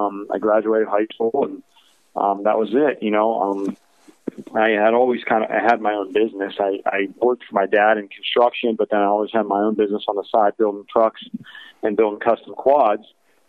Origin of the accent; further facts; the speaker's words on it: Bourbon, Ohio, United States; It is in my hometown of Bourbon, Ohio